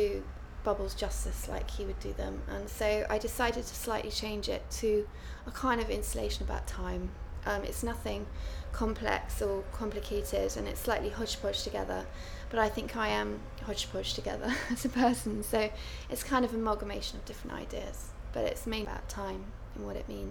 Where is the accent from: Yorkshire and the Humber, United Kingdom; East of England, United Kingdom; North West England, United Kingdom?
East of England, United Kingdom; now in London, United Kingdom; I'm from London, originally from Suffolk, and my date of birth is 9th of December 1975.